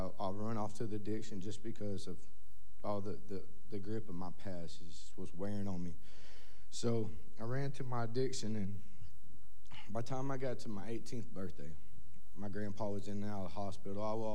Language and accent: English; Houston, Texas, United States; I'm 26 years old, and I'm from Houston, Texas.